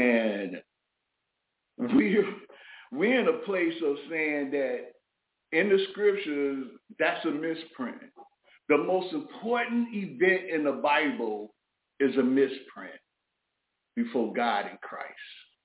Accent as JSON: {"language": "English", "town": "Chicago", "region": "Illinois", "country": "United States", "tie": "born or raised there", "said": "especially growing up in Chicago."}